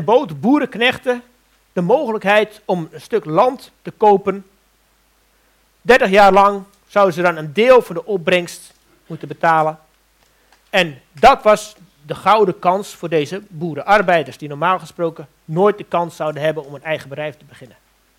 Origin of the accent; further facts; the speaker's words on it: Anna Paulowna, North Holland, Netherlands; born there; ga ik u iets vertellen over de geschiedenis van Annapolona, waar ik geboren ben.